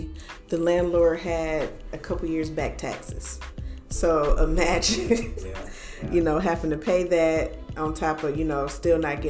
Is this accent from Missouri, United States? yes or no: no; Flint, Michigan, United States; I came from Flint, Michigan, and I had two homes myself